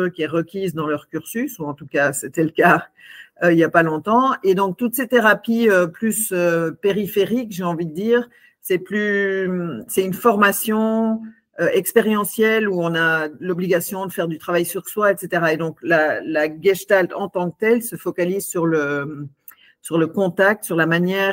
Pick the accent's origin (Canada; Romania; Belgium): Belgium; also born or lived in United States; now in France; Je suis belge et américaine. J'ai 55 ans, 4 enfants et un petit-fils.